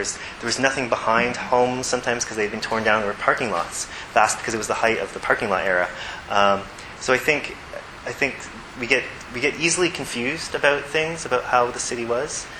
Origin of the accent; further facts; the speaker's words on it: Windsor, Ontario, Canada; Growing up in Windsor, looking across the city in Detroit, we would go over the bridge or tunnel